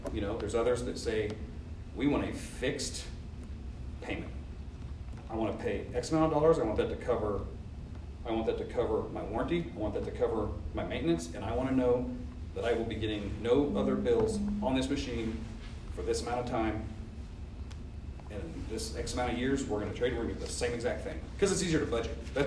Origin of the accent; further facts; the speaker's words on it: Fredonia, Kansas, United States; I'm a Southeast Kansas kid. I grew up down around Fredonia Yates Center. Who knows where that is?